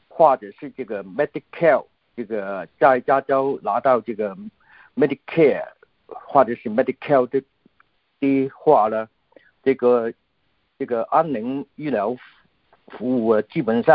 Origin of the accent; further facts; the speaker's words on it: Hong Kong; born there; Chinese is a second language; 因为我本人是从香港出生的，所以这个国语讲得不太好。